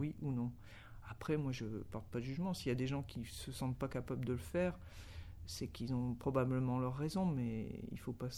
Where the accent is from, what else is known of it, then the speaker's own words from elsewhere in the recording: Douai, Hauts-de-France, France; Moi, je suis né, j'habite plus à Douai, hein, j'habite plus à Douai depuis longtemps, mais je suis né là-bas, j'ai été à l'école là-bas, j'ai découvert le spectacle vivant là-bas